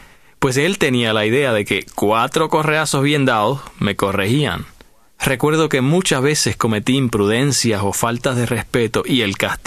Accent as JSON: {"language": "Spanish", "town": "Caracas", "region": "Capital District", "country": "Venezuela", "said": "soy de Caracas, Venezuela."}